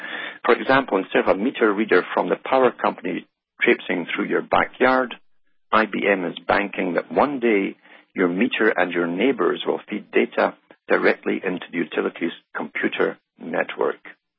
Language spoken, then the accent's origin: English; United Kingdom; Now, when I grew up in Britain